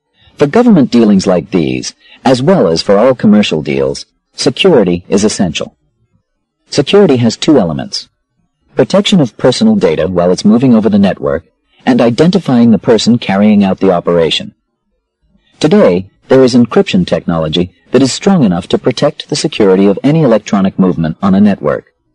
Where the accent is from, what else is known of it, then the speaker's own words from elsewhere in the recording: Washington, United States; King County, in my home state of Washington, is probably ahead of many governments in the amount of information it publishes online.